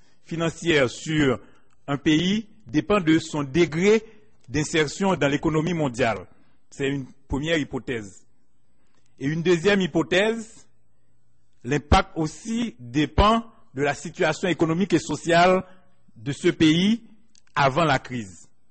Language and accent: French; Haiti; En fait, je viens d'Haïti